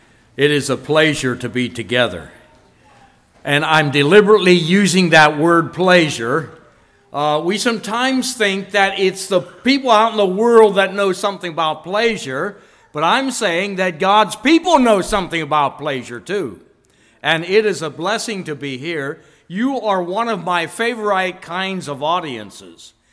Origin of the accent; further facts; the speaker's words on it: McVeytown, Pennsylvania, United States; We are from McVeightown area, if you know where that is at.